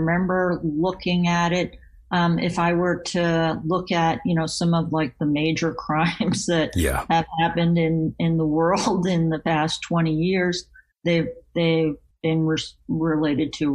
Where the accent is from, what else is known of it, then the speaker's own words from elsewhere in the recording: East Coast, United States; born there; Well, you know, I was born on the East Coast.